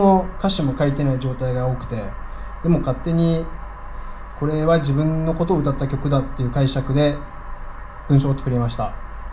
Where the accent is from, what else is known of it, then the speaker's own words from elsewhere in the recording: Kanagawa, Japan; どうも、はじめまして。神奈川から来た